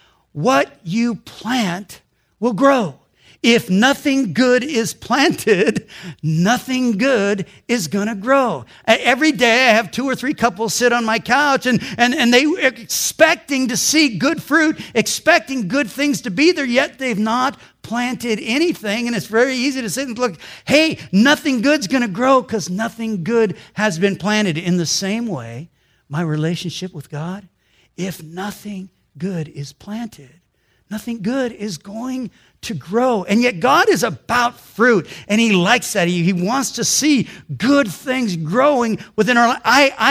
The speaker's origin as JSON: {"language": "English", "town": "Long Beach", "region": "California", "country": "United States", "tie": "born or raised there", "said": "And so, born and raised in Long Beach and stuff"}